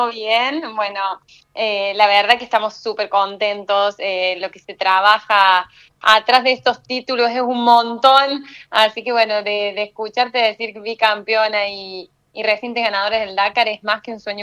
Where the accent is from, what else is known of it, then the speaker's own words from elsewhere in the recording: General Cabrera, Córdoba, Argentina; nosotros somos de General Cabrera, estamos a 200 kilómetros de Córdoba